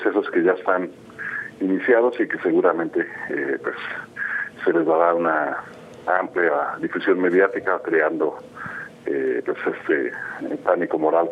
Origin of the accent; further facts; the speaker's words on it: Mexico; me da gusto como mexicano, como ciudadano mexicano